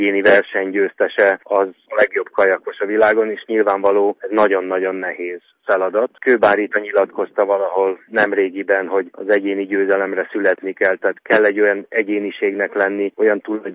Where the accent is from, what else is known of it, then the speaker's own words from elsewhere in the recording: Vác, Pest, Hungary; mindketten váciak vagyunk, Vácról indultunk.